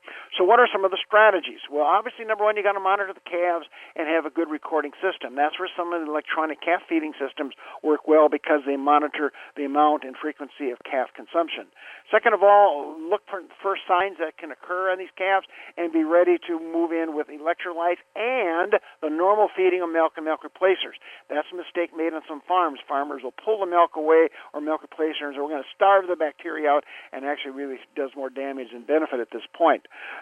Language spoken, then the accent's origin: English; Wisconsin, United States; I grew up in Wisconsin on our Green Bay Dairy Farm.